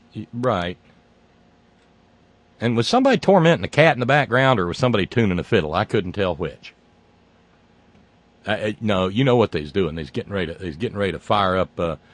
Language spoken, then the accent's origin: English; West Virginia, United States; And you say, I'm from West Virginia, and they say, really? Well, I've got an aunt in Roanoke.